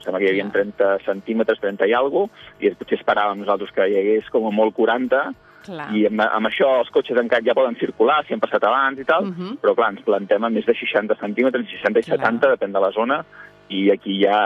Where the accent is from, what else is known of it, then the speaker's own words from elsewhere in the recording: Vilafranca, Catalonia, Spain; la meva dona és d'aquí, de Roquetes, jo soc de Vilafranca, nosaltres vivim molt a prop de Vilafranca